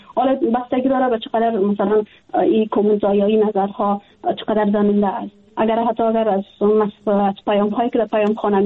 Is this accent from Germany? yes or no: no; Afghanistan; جدا از اینکه وطنم است، خانواده مجا است، دوستای ما هستن، من در افغانستان بزرگ شدیم، تحصیل کردیم، کار کردیم،